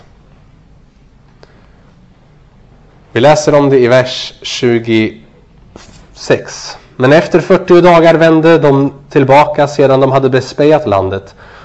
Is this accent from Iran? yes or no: no; Sweden; Jag beklagar, för jag är svensk.